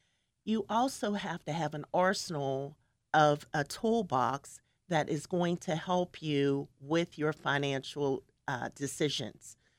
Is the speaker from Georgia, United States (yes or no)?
no; Homestead, Pennsylvania, United States; born there; I was born in Homestead, that little steel town across the bridge, because you know we're the city of bridges.